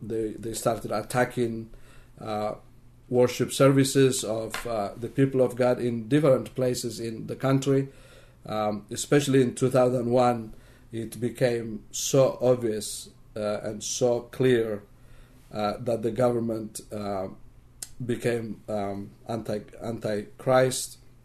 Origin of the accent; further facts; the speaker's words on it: Eritrea; moved away as an adult; now in United States; originally I'm from Eritrea, a small African nation in Northeast Africa. I have been a pastor in Asmara, Eritrea for more than 12 years.